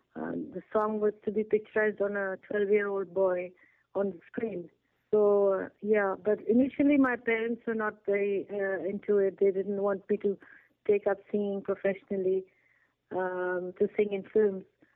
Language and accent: English; Bangladesh; I was from Bangladesh.